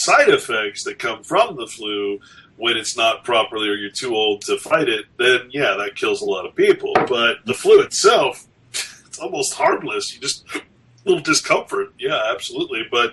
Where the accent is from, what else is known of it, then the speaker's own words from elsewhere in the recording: Sacramento, California, United States; I grew up in Sacramento.